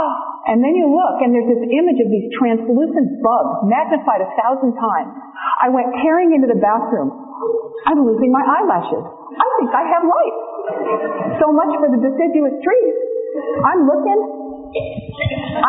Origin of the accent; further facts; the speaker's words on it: California, United States; I'm from California. It's snowing out there.